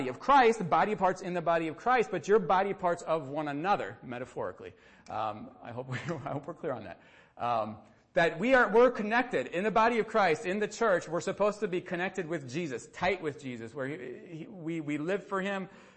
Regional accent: United States; Being an American, I butcher languages.

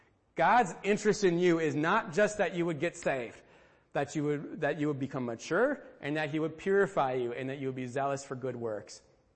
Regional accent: United States; I'm American. I can buy it.

